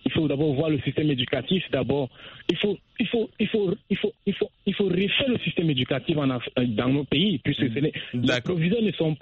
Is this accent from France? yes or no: no; Cameroon; nous savons comment les proviseurs ils vivent dans nos pays en Afrique, et si chez nous au Cameroun.